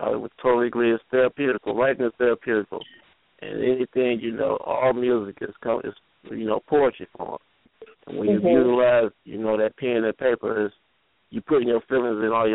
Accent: Detroit, Michigan, United States; from Worldwide Call Radio. I'm from Detroit, Michigan.

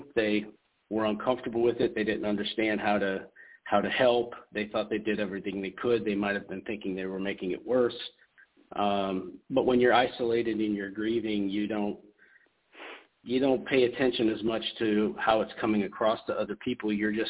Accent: Iowa, United States; now in Alabama, United States; I'm from Iowa. My wife is from Alabama. That's why I live in Alabama. And I decided to stay here.

